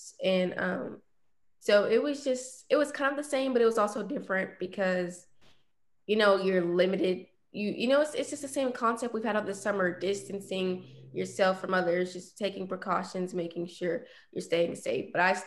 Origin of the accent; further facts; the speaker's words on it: Little Elm, Texas, United States; And so I think that growing up in Little Elm, I was very prepared academically, you know, time management, organizing.